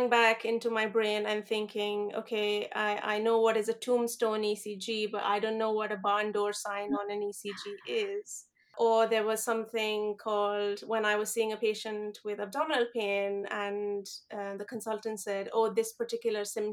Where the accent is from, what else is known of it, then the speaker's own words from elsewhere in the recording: India; I come from India and there are no buttons. You just cross the road.